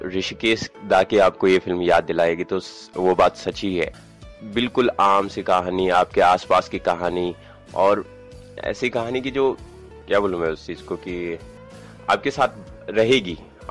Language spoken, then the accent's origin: Hindi; Uttarakhand, India; और मैं भी उत्तराखंड का रहने वाला हूँ, मैं पहाड़ों से हूँ